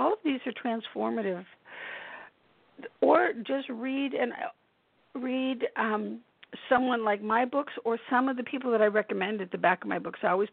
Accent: United States; especially as an American.

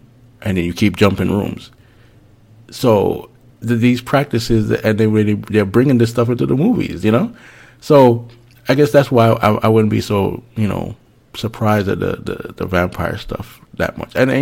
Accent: Miami, Florida, United States; Yeah. The way that I saw, well, you know, I came from Miami, and I saw it just, not even on TV, just culturally, just right there, it was changing rapidly.

